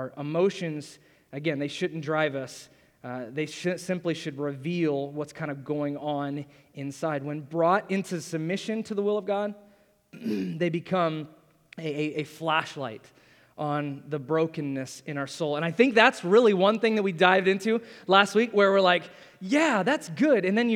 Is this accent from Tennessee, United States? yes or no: no; Ohio, United States; I'm from Ohio, and so there's lots of fields and cornfields